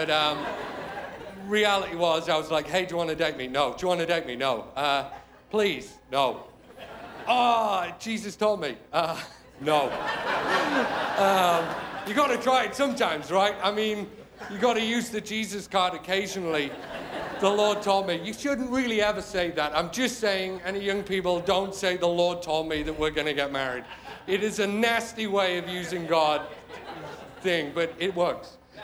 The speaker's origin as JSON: {"language": "English", "region": "England", "country": "United Kingdom", "said": "So I'm from England."}